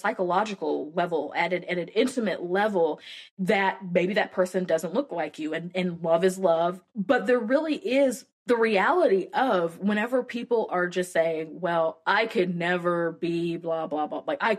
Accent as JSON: {"language": "English", "country": "United States", "said": "because, you know, again, me being an American, it's such a different context."}